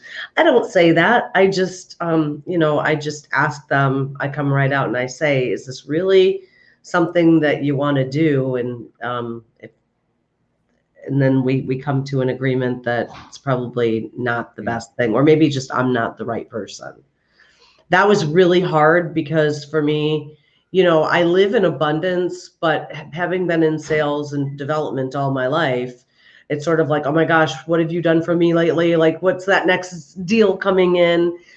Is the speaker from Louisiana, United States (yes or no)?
no; New York, United States; now in Los Angeles, United States; I live in LA. I'm from New York. So there are times when I'm like, okay, guys, I'm putting on my New York right now.